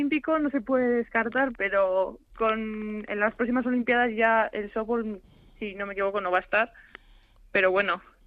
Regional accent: Asturias, Spain; mi hermana y yo, que somos asturianas

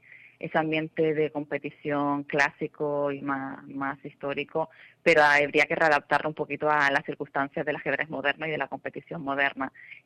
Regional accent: Canary Islands, Spain; Tengo que decir que, bueno, procedo de Canarias, especialmente Gran Canaria.

